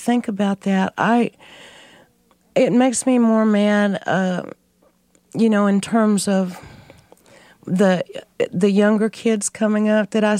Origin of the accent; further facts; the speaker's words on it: Lubbock, Texas, United States; I think that growing up in Lubbock in that little box made some, you know, it forced us